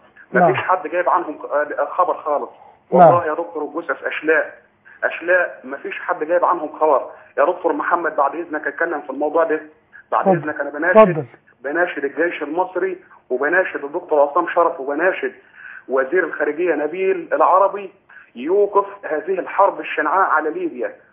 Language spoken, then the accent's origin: Arabic; Egypt; أنا مصري يا دكتور محمد.